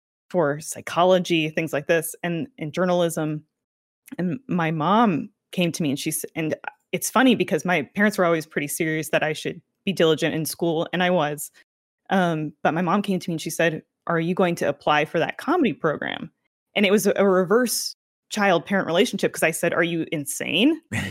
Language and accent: English; Toronto, Ontario, Canada; I'm from Toronto